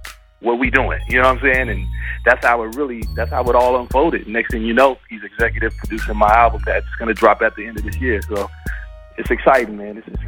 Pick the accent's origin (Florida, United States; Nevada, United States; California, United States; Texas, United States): Nevada, United States; Las Vegas; What happened, I'm from Vegas, so … had his 2020 Experience show in Vegas.